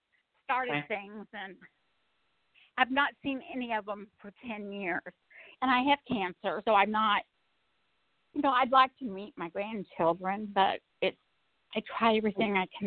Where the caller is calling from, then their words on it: New York, United States; I'm from New York.